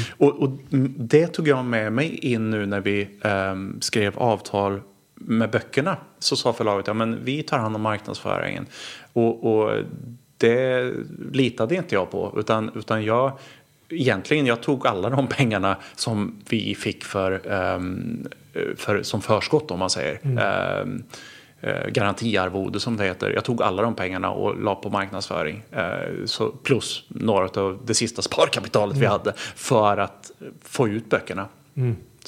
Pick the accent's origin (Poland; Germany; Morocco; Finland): Poland; Warsaw, Masovian Voivodeship; now in Sweden; Så att jag jobbade en vecka här i Sverige i Stockholmstrakten. Och sen så åkte jag tillbaks till Warszawa och var hemma i Warszawa i en eller två veckor. Och sen så tillbaks till Stockholm, så jag pendlade under de två åren